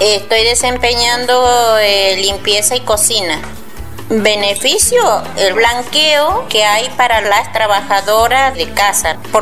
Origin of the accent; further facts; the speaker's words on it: General José de San Martín, Chaco, Argentina; born there; tengo 55 años y soy nacida en General José de San Martín, Chaco.